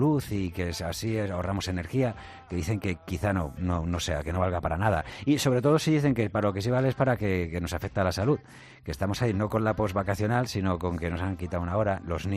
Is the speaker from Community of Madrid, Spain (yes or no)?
yes; Madrid, Community of Madrid, Spain; yo soy de Vallecas. Entonces este lenguaje lo utilizamos bastante, ¿sabes?